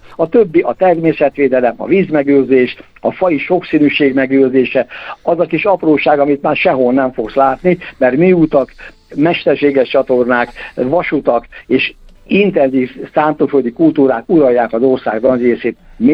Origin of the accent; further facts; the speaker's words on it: Ercsi, Fejér, Hungary; Csak az én szülőfalomba Ercsit, ahonnan én származom